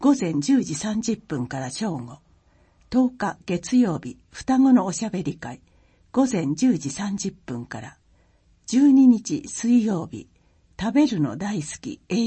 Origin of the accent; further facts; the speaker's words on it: Whanganui, Manawatū-Whanganui, New Zealand; Japanese is a second language; now in Okaya, Japan; 岡谷市は私のふるさとワンガヌイ町ニュージーランドと同じように自然に囲まれている美しい町です。